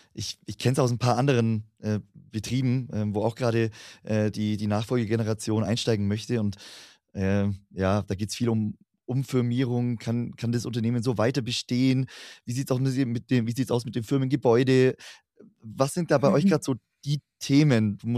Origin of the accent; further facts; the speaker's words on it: Bavaria, Germany; als Bayer